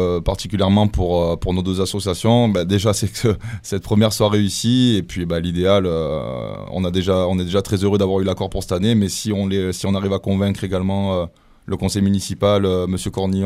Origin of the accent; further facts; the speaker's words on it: Montélimar, Auvergne-Rhône-Alpes, France; Moi je suis de Montélimar